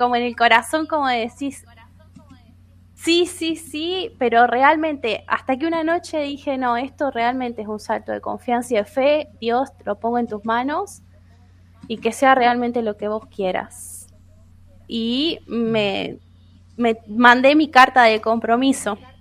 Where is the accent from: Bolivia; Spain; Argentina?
Argentina; Corral de Bustos, Córdoba; Yo soy de Corral de Bustos y fui siempre a un instituto parroquial